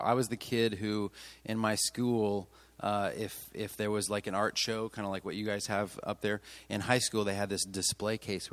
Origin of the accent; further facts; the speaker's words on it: Nashville, Tennessee, United States; I am from Nashville, Tennessee. Anybody ever been in Nashville?